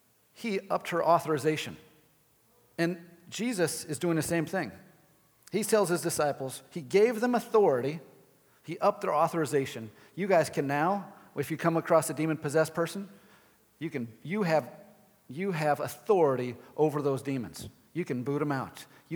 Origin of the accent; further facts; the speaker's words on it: Illinois, United States; I'm from Illinois, so best basketball player ever, Michael Jordan.